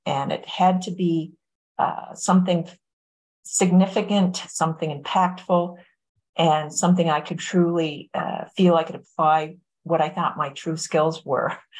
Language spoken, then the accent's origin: English; Newfoundland and Labrador, Canada; accent: Newfoundland, very Irish; I came from a very small town in Newfoundland with a very unique accent, very Irish.